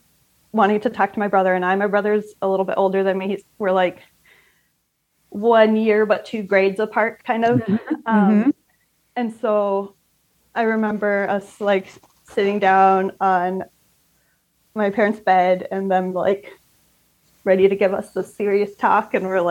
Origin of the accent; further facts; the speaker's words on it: South Dakota, United States; born there; also born or lived in Iowa; I was born in South Dakota